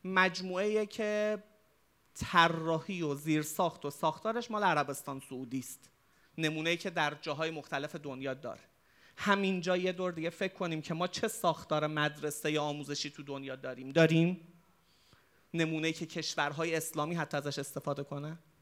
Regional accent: Iran; گفتم که من از ایران اومدم

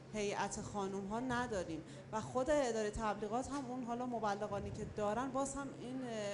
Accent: Hamadan, Iran; حالا حداقل تو سطح شهر خودمون، حالا از همدان هستم

